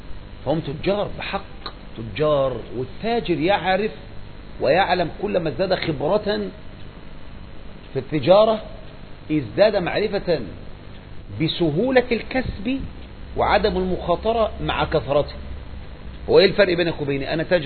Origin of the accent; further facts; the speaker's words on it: Egypt; احنا مصريين